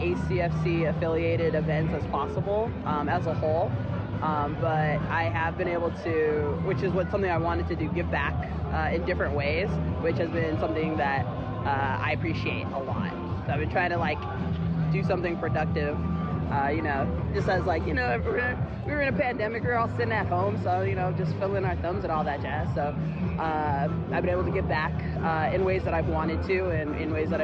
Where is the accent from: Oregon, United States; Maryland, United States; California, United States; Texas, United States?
California, United States; Walnut; I am from Walnut, California.